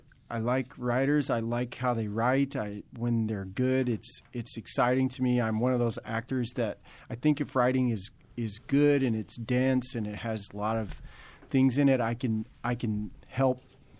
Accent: Oklahoma, United States; You know, I'm from Oklahoma. I remember this well.

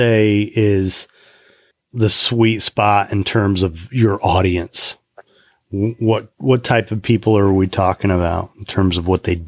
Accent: Indiana, United States; now in Palm Beach County, United States; So I grew up in Indiana, and I've been in Florida for 24 years now.

